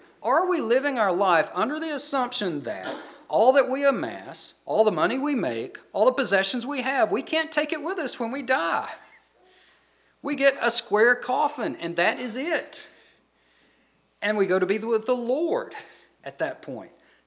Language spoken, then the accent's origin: English; United States; I struggle. I'm an American. I struggle with materialism.